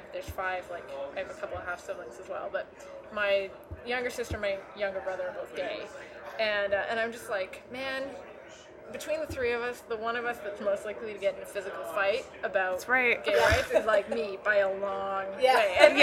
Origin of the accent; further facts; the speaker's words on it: Edmonton, Alberta, Canada; now in Bay Area, United States; it snowed 6 inches in Edmonton, my hometown.